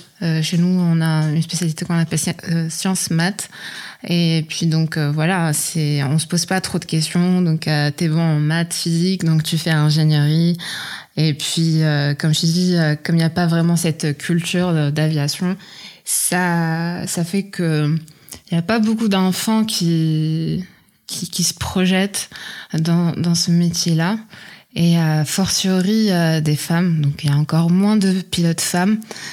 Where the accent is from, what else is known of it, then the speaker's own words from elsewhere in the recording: Oujda, Oriental, Morocco; dans ma ville natale, Oujda, au Maroc.